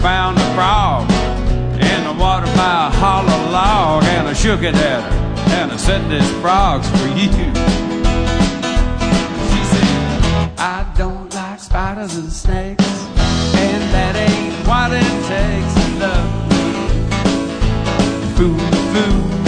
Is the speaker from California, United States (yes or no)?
no; Florida, United States; You know, I was back in my home state of Florida.